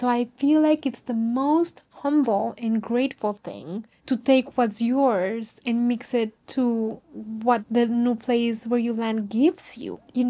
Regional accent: Mexico; now in United States; every time I go back to Mexico, I realize how little I know of my home country, how much it changes. But then when I come back here, I realize how much I have to learn about my new country, you know, of America.

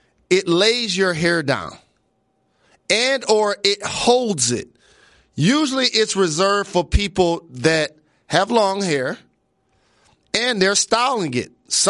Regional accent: Midwest, United States; I remember growing up in the Midwest, and I'm not saying that I'm proud of this.

